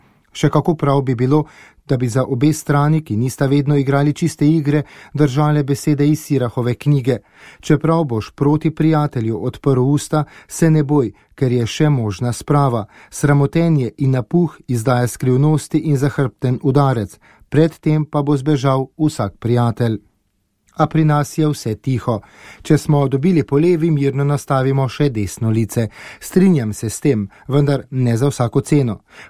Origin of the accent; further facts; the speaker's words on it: Styria, Slovenia; born there; Rojen sem bil na Štajerskem koncu, v neposredni bližini hrvaške meje.